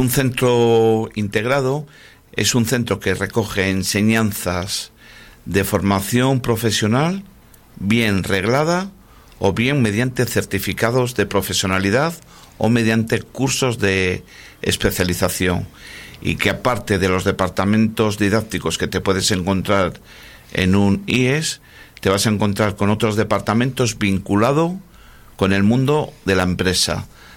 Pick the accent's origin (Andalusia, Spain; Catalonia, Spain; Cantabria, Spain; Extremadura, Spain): Cantabria, Spain; Santander; Pues mi infancia transcurrió en Santander.